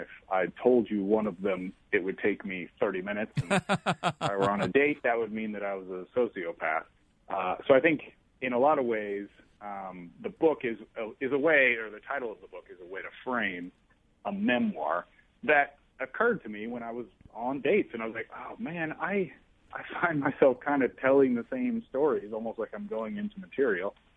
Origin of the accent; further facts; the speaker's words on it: Midwest, United States; I don't want people to underestimate me just because I'm from the Midwest.